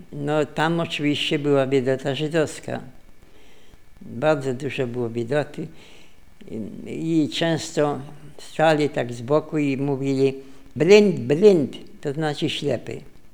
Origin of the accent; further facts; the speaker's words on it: Lublin, Lublin Voivodeship, Poland; born there; Urodziłem się w Lublinie 4 lipca 1915 roku. … Miejsce urodzenia ulica Podwal 9 po klasztornym pomieszczeniu